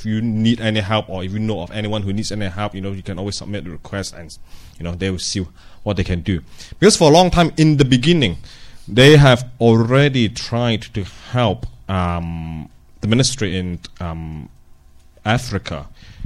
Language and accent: English; Edinburgh, Scotland, United Kingdom; I come from Edinburgh.